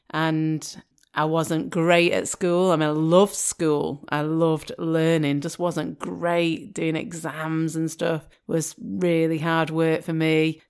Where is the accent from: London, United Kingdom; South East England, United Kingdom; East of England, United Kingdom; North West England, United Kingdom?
North West England, United Kingdom; And growing up in the Northwest was pretty special because ICI companies were everywhere and they were breaking up